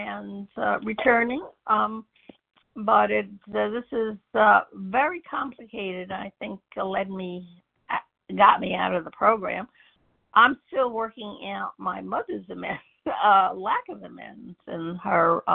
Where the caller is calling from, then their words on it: Florida, United States; I'm in Florida.